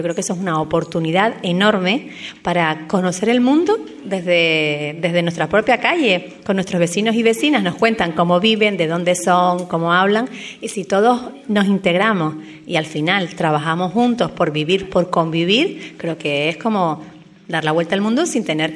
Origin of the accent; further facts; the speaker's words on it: Arrecife, Canary Islands, Spain; Ya tenemos un resumen de mi vida, ¿no? Soy de Arrecife